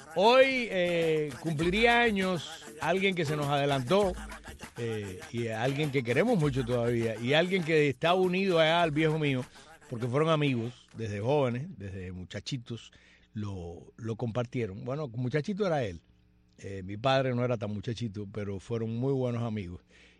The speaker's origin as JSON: {"language": "Spanish", "country": "Cuba", "said": "esa pequeña isla que es de todos nosotros, los que somos cubanos"}